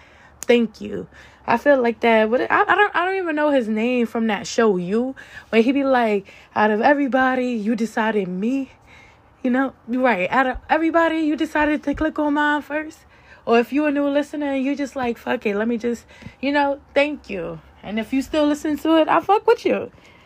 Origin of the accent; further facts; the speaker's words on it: United States; I know y'all was going to be there because, you know, I am from the United States.